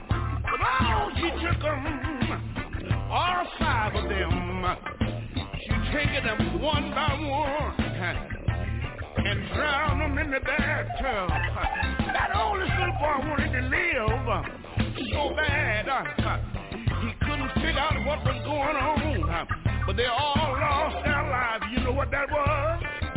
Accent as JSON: {"language": "English", "town": "Houston", "region": "Texas", "country": "United States", "tie": "born or raised there", "said": "When I think about my hometown in Houston, Texas"}